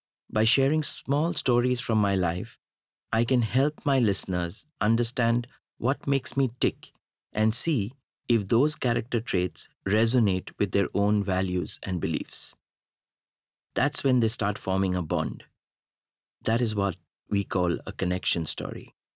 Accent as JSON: {"language": "English", "town": "Shillong", "region": "Meghalaya", "country": "India", "tie": "born there", "said": "I was born in Shillong, in the northeast of the country, to a middle-class family."}